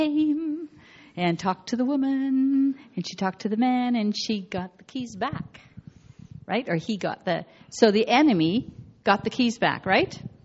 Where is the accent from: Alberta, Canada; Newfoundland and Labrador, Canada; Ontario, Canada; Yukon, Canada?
Ontario, Canada; Kenora; I grew up in Kenora, and so did he.